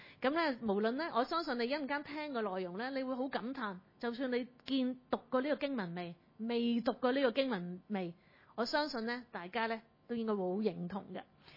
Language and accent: Cantonese; China; 我哋中国人都有呢个概念啦